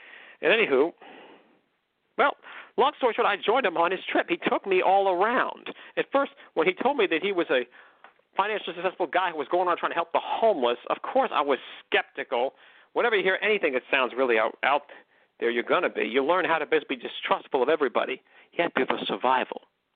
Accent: McKinleyville, California, United States; he had stopped in my hometown of McKinleyville, California.

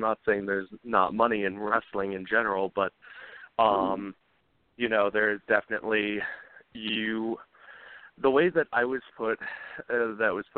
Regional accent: Riverside, California, United States; moved away; I had been living in Idaho for quite some time now. Lovely country out here. Originally, I am from Riverside, California, and my parents decided that they wanted to move to somewhere that was a little bit more

